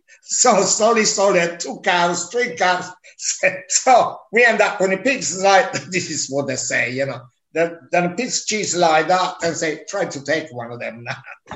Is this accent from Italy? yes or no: yes; Italy; English is a second language; I've grown up because this is an old cheese, which it comes really away from Italy, from my hometown. But in my hometown, when I was a little boy, they still used to use the cheese